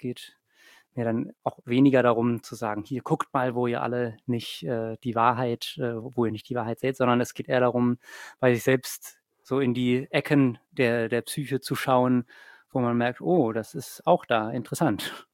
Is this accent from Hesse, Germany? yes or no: no; Berlin, Germany; born there; Ich bin in Berlin geboren, genau.